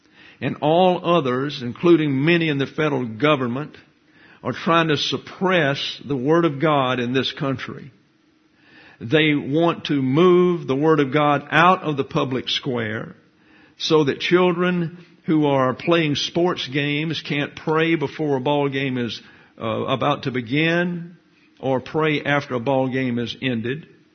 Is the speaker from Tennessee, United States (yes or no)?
no; Alabama, United States; I came here from South Alabama.